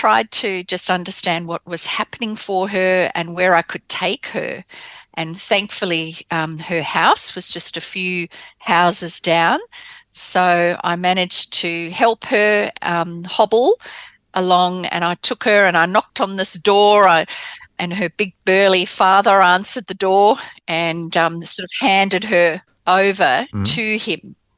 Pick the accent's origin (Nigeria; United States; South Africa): South Africa; I did some of my growing up in South Africa.